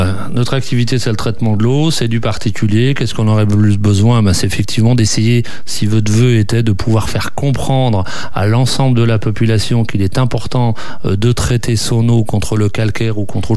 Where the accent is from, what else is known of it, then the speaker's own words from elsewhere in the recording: Longchesnes, Auvergne-Rhône-Alpes, France; Oui, je suis originaire de Longchesnes.